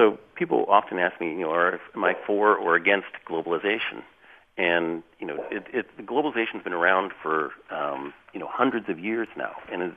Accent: Pacific Northwest, United States; I was raised in the Pacific Northwest

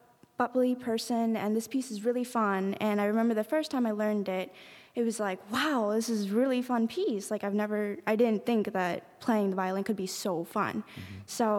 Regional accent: United States; Like, I mean, I'm an American teenager, and we like to goof off.

